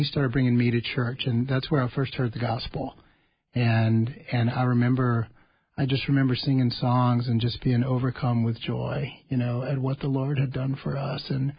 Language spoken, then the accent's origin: English; Baton Rouge, Louisiana, United States; moved away as an adult; now in Minnesota, United States; I'm actually from Louisiana. I've been here in Minnesota since 2000. I came up here to get sober myself, to go to treatment. But I grew up in, I went to private schools in Louisiana in Baton Rouge.